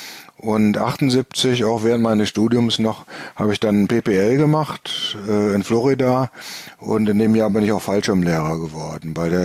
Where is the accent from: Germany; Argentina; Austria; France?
Germany; Bremen; born there; now in Mörfelden-Walldorf, Germany; zu Hause in Mörfelden-Walldorf. Das ist gleich bei Egelsbach um die Ecke. Ich bin 1957 geboren in Bremen.